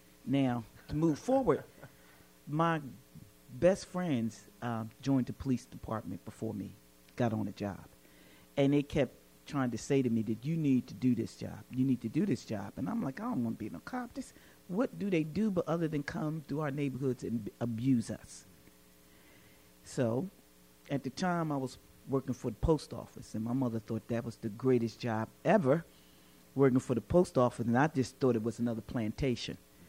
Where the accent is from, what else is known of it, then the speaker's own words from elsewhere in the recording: Philadelphia, Pennsylvania, United States; I'm a child from North Philly.